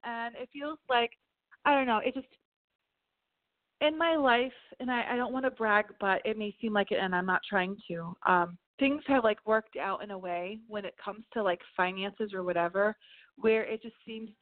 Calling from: Massachusetts, United States; calling from Massachusetts.

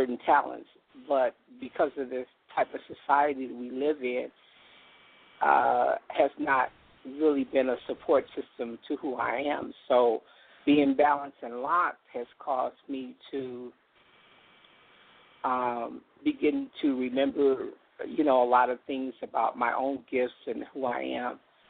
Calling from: Colorado, United States; I'm calling from Colorado.

